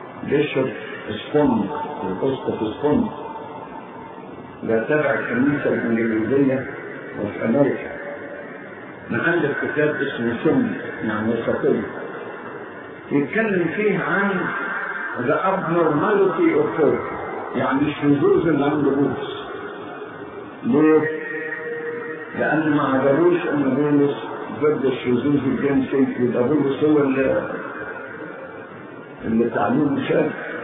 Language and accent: Arabic; Upper Egypt, Egypt; انا راجل صعيدي وتعلمت في الصعيد ازاي احترم الناس الكبار.